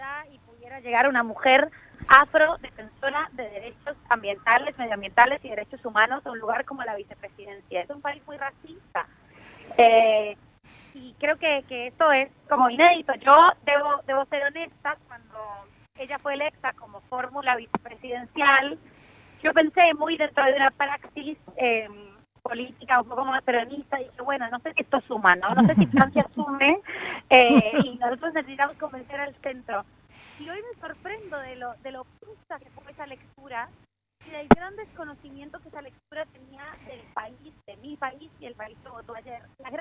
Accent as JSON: {"language": "Spanish", "country": "Colombia", "said": "nos permite imaginar como colombianos y colombianas una Colombia que no conocemos"}